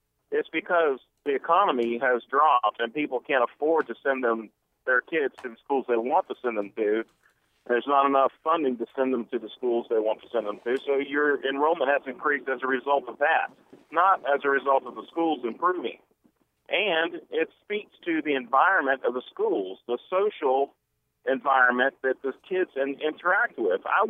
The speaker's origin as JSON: {"language": "English", "town": "Jacksonville", "region": "Florida", "country": "United States", "tie": "born or raised there", "said": "I grew up in Jacksonville. I'm a product of the public school system."}